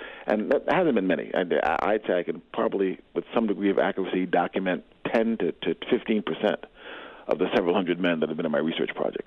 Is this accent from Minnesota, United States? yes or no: no; New York City, New York, United States; So I was born and raised in East Harlem in New York City, grew up amongst a number of struggling Black men